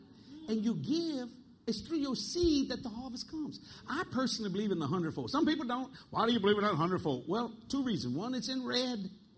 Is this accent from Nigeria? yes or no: no; New Orleans, Louisiana, United States; We both of them were Catholic people. We're from New Orleans.